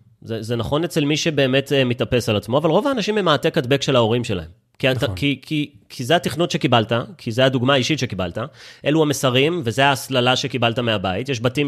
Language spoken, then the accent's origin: Hebrew; Herzliya, Tel Aviv District, Israel; אני גדלתי בהרצליה, אחי.